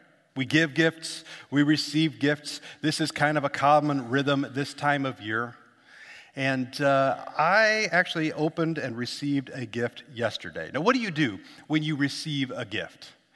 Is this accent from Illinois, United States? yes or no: yes; Illinois, United States; I grew up in Illinois, downstate, and I'm looking forward to wearing that.